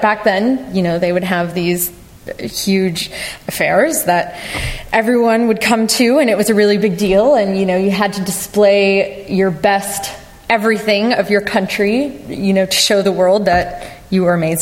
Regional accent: Dallas, Texas, United States; I mean, growing up in Dallas, so I have a lot of that reference in my work.

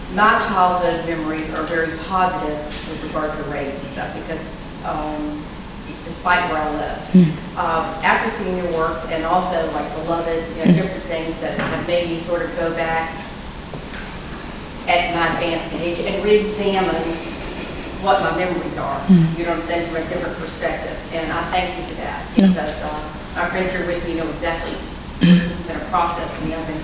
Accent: Deep South, United States; I'm from the Deep South

